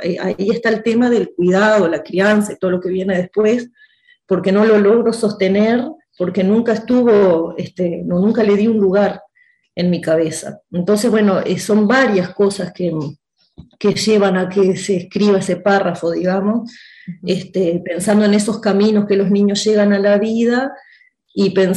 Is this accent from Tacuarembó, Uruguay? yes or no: yes; Tambores, Tacuarembó, Uruguay; now in Tacuarembó, Uruguay; Yo soy de Tambores, que es un pueblito muy pequeño entre Tacuarembó y Paysandú. Ahí nací, tuve toda mi infancia, mi adolescencia. Ahora vivo en Tacuarembó, pero queda muy cerquita.